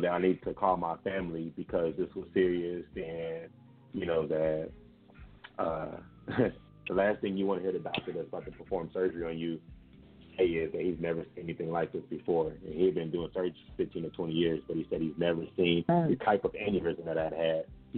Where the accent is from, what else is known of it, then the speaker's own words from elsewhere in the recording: Louisville, Kentucky, United States; Growing up in Louisville is, we don't have a professional team, but it's nothing but college, you know, college football, college basketball.